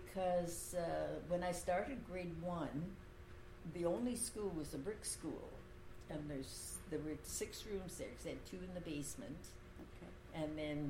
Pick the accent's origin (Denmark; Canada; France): Canada; Athabasca, Alberta; Growing up in Athabasca was just so neat.